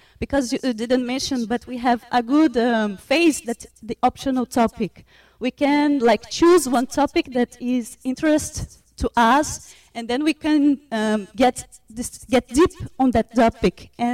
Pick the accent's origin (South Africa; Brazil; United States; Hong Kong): Brazil; English is a second language; I'm from Brazil, from the Federal University of Santa Maria